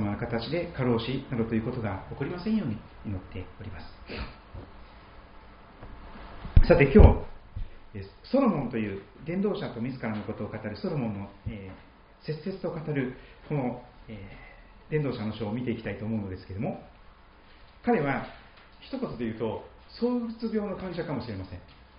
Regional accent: Kochi, Japan; 私の場合は、四国の高知県で生まれ育ちましたが、父は高知県の県庁で勤めておりました。

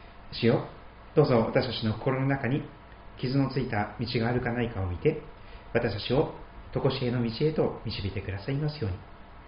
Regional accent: Kochi, Japan; 私の場合は、四国の高知県で生まれ育ちましたが、父は高知県の県庁で勤めておりました。

